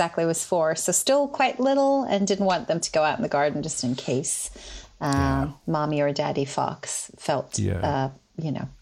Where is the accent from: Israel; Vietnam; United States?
Israel; I grew up in Israel.